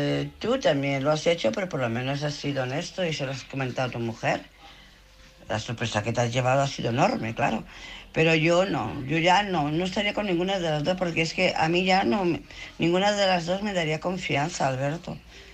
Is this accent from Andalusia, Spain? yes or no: no; Barcelona, Catalonia, Spain; de Barcelona.